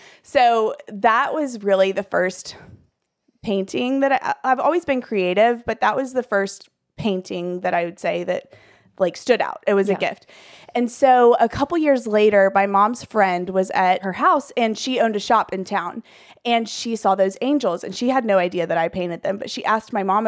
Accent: Pensacola, Florida, United States; Yes, I live here in Pensacola. I'm from Pensacola, lived here my whole life. I left for college and then came right back.

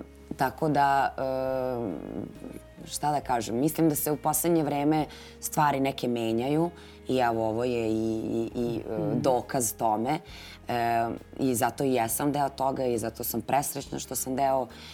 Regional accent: Stanišić, Vojvodina, Serbia; Ja sam inače sa sela, ja sam iz Stanišića, negde u svoje trećoj, četvrtoj godini sam se preselila u grad.

